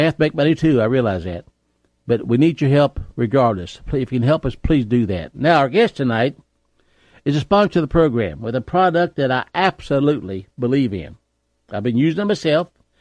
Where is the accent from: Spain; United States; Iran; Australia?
United States; West Virginia; folks, I'm just a hillbilly. I'm not much of a speaker by any means. I barely speak English because I come from West Virginia.